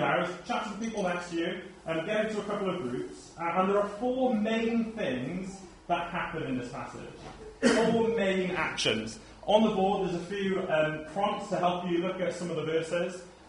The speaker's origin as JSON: {"language": "English", "country": "United Kingdom", "said": "And because I'm British, and because the forces were British, I guess I felt a degree of shame"}